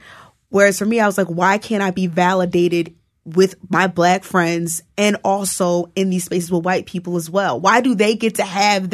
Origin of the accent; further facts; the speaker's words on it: New Jersey, United States; I came from New Jersey and I knew that like part of the reason why Harlem seemed attractive to me because it seemed safer